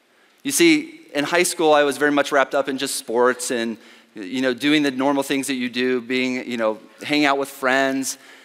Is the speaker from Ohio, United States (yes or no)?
yes; Ohio, United States; I was hoping that it would be really warm, and even though I'm from Ohio, it wasn't.